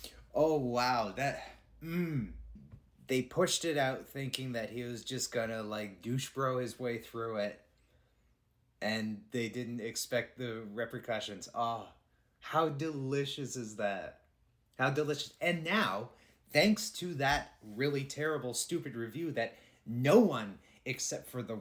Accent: Ontario, Canada; growing up in Ontario in 2000 era. I went to high school in Ontario in 2000.

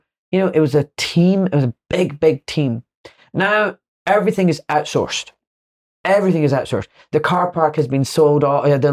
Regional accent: Glasgow, Scotland, United Kingdom; I'm from Glasgow. I like to speak plain English. I can use fancy technical jargon, but listen, I'm from a working class background

